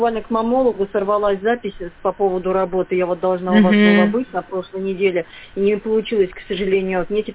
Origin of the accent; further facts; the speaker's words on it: Mariinsk, Kemerovo Oblast, Russia; Мы иногородние из Мариинска.